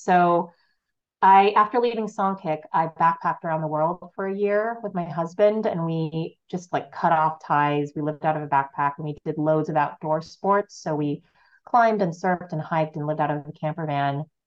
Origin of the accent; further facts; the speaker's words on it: California, United States; I grew up in California, you know, I recycled, but I didn't know how bad it was.